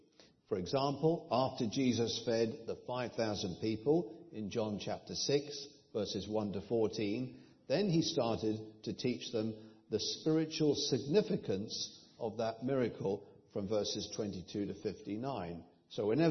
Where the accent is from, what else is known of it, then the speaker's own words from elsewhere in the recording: England, United Kingdom; A few miles from my hometown in England is a beautiful fishing village